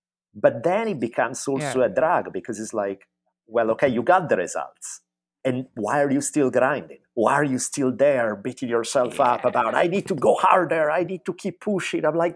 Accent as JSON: {"language": "English", "country": "Italy", "tie": "born or raised there", "said": "growing up in Italy"}